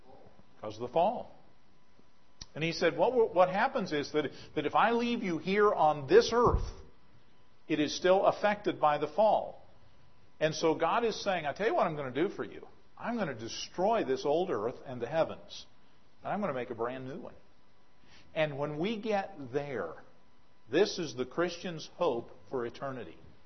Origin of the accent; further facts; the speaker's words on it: West Virginia, United States; I've been to mountains. I grew up in West Virginia.